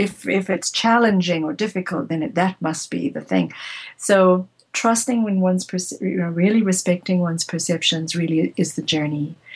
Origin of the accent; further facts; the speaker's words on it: South Africa; growing up in South Africa